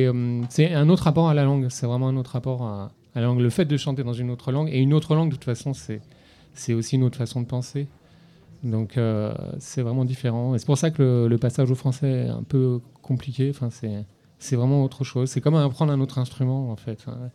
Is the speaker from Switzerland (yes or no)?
no; Lyon, Auvergne-Rhône-Alpes, France; Ah oui, mais non, mais on est lyonnais